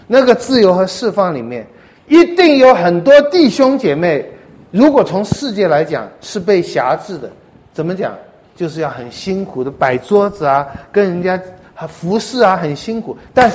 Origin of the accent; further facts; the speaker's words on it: China; 我们中国人说打肿脸充胖子